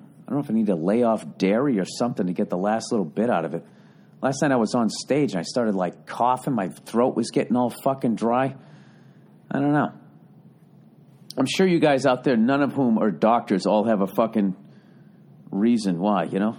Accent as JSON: {"language": "English", "town": "Boston", "region": "Massachusetts", "country": "United States", "said": "Obviously, I'm from Boston."}